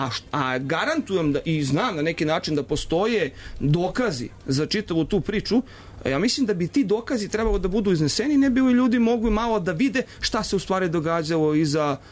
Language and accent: Serbian; Zemun, Belgrade, Serbia; Ja sam iz Zemuna.